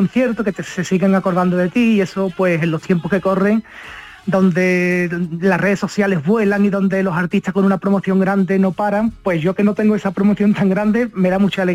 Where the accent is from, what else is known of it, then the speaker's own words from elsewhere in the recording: Almensilla, Andalusia, Spain; also born or lived in Coria del Río; Y después, pues, en Almensilla, donde viví desde pequeño